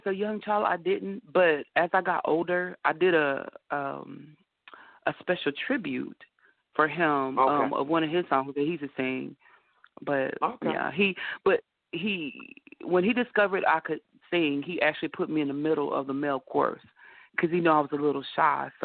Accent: Tyler, Texas, United States; I'm from Tyler, Texas. We're known for our roses, beautiful roses, that is.

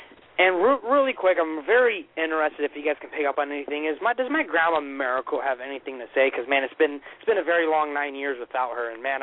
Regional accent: California, United States; could stay here on my island because I love it here and I spent the last 20 years over my summers, but I'm from California.

